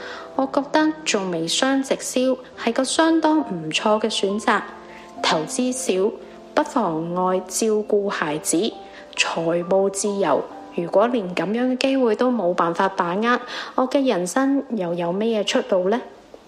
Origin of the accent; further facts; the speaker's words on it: southern China, China; accent: southern accent; 南方长大的我去了东北上大学，班上面几乎都是北方人，我的南方口音成为同学的笑话